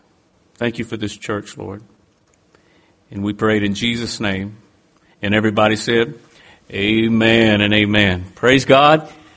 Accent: Fitzgerald, Georgia, United States; I grew up, I'm from Fitzgerald, but I grew up as a military brat. My father was in the Marine Corps when I was born.

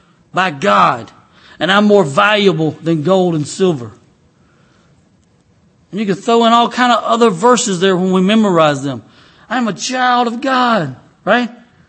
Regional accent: United States; I grew up in Cook County and on a farm. We cropped tobacco and, believe it or not, there's some pulpwood.

